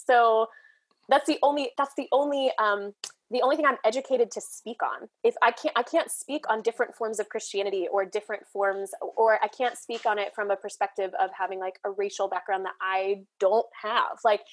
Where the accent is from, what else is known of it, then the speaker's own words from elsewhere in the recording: Missouri, United States; or at least I grew up outside St. Louis.